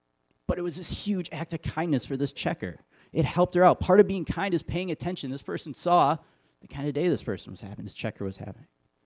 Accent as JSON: {"language": "English", "region": "Wisconsin", "country": "United States", "tie": "born or raised there", "said": "I was like, well, that's cool. I'm from Wisconsin. I grew up 45 minutes from here."}